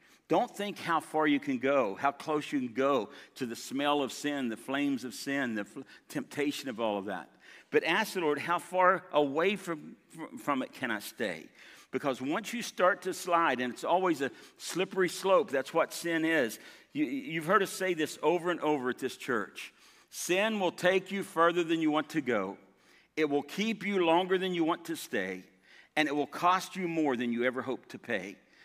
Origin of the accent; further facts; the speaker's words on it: United States; I get that. I'm American too.